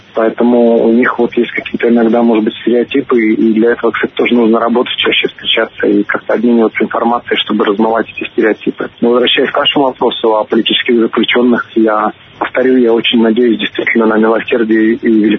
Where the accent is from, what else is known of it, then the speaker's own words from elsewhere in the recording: Latvia; Я происхожу из страны, из Латвии